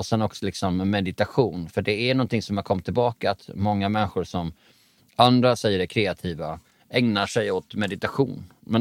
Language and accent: Swedish; Skåne, Sweden; jag är från Bjärhalvön, vi är självgoda som fan.